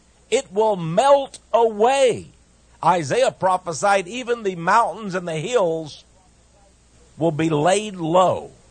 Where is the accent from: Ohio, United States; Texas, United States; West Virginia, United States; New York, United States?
Texas, United States; In fact, you know, I'm from Texas. I love Texas. I think it's the best place to live in the world.